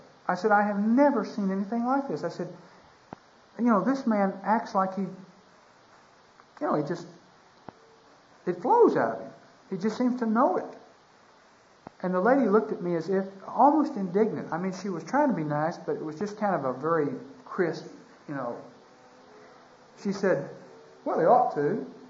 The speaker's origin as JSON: {"language": "English", "region": "Texas", "country": "United States", "said": "I said, no, sir. I said, I'm from Texas."}